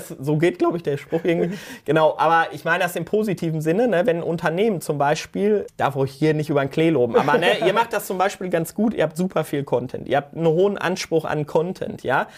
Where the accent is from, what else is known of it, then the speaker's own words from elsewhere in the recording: North Rhine-Westphalia, Germany; grundsätzlich kommen wir aus dem Ruhrgebiet, das ist natürlich eine Bergbauregion